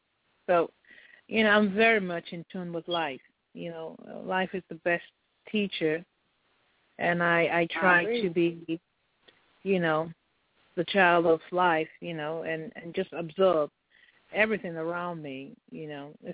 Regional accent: Nigeria; I'm originally from Nigeria. That's in West Africa

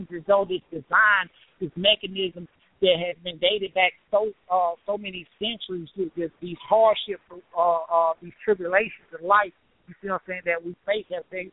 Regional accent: Atlanta, Georgia, United States; Myself, I grew up in Atlanta, Georgia, West Side, you know, basically ripping and roaming around

